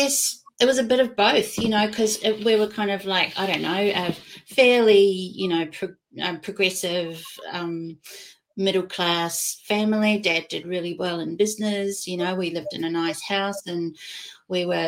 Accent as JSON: {"language": "English", "country": "Australia", "tie": "born or raised there", "said": "It was just part of the culture of growing up in Australia in the 1970s."}